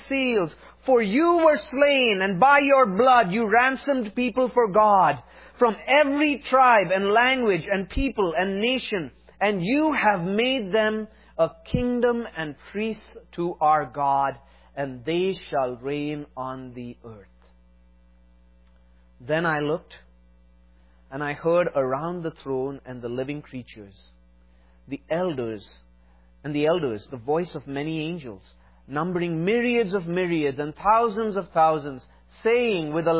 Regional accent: South India, India; English is a second language; I come from a different context than you. I come from South India.

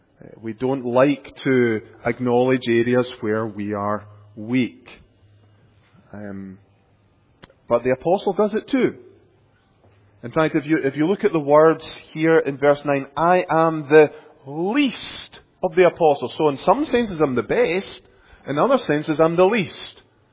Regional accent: Scotland, United Kingdom; I come from Scotland, and one of the things that we were always taught growing up was to be self-deprecating

